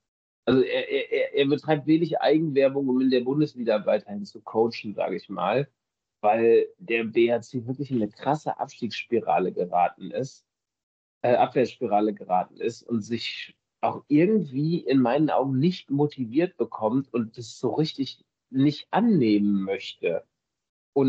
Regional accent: North Rhine-Westphalia, Germany; Ich komme halt aus dem Bergischen. Ne? Also jahrelang im Bergischen Kreis Handball gespielt, meine Jugendzeit dort größtenteils verbracht.

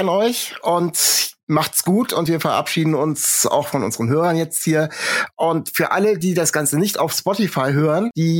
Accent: Hesse, Germany; ich bin in Nordhessen aufgewachsen und meine Eltern und Großeltern haben also mindestens untereinander noch komplett nordhessisch gesprochen.

